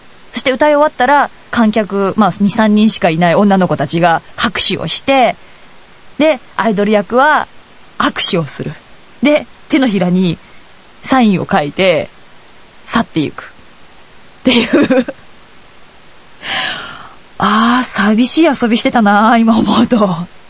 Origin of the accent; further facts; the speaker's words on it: Yokohama, Kanagawa, Japan; まあ、一応横浜の浜っ子なんですけどね。